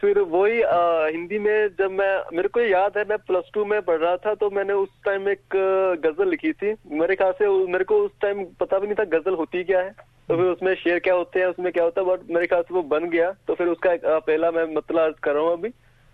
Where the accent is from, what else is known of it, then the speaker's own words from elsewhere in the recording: Rajpur Bhaiya, Punjab, India; moved away as an adult; now in Melbourne, Australia; मैं पंजाब से, इंडिया में पंजाब से बिलोंग करता हूँ। पंजाब का एक डिस्ट्रिक्ट है होशियारपुर, तो उसी में एक छोटा सा गांव आता है राजपुर भाइया, तो मैं वहाँ का रहने वाला हूँ। अभी ऑस्ट्रेलिया में मेलबर्न में रह रहा हूँ पिछले 2 साल से।